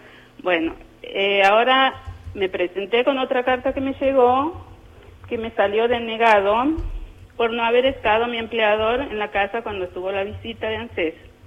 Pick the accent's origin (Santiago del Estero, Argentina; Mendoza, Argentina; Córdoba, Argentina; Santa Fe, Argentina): Santiago del Estero, Argentina; …; yo soy de Santiago